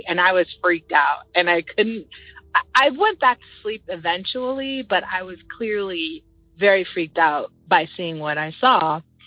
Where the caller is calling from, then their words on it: Silver Spring, Maryland, United States; I'm calling from Silver Spring, Maryland.